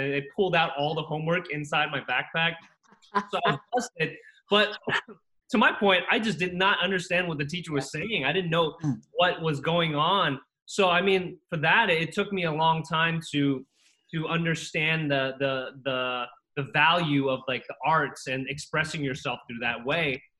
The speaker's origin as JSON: {"language": "English", "country": "Costa Rica", "tie": "born or raised there", "moved": "yes", "said": "You know, I came here from Costa Rica and it was just a new land, new country. You know, I grew up watching Knight Rider as a kid."}